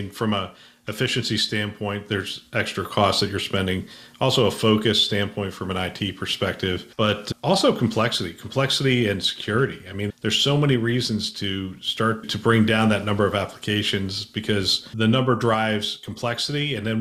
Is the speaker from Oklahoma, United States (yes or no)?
no; Bethlehem, Pennsylvania, United States; growing up, I grew up in Bethlehem, Pennsylvania, mm-hmm. in the shadow of Lehigh University.